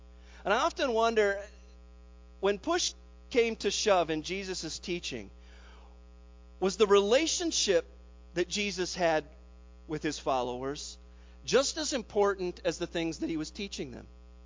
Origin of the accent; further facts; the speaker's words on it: Lima, Ohio, United States; He was from Dayton, Ohio. I was from Lima, Ohio at the time.